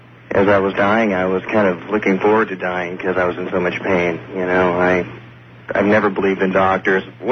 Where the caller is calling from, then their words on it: Vancouver, Washington, United States; I'm calling from Vancouver, Washington.